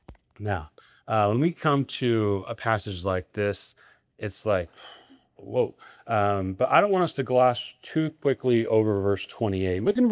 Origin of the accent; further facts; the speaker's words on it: Nebraska, United States; I grew up in Nebraska.